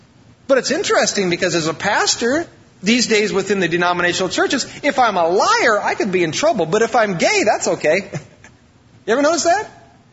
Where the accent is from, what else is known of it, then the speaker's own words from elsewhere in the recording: Iowa, United States; Now, I'm from Iowa.